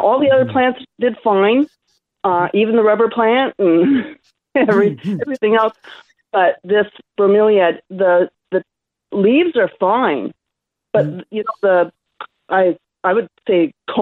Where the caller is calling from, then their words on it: Simcoe, Ontario, Canada; Actually, I'm calling from Simcoe.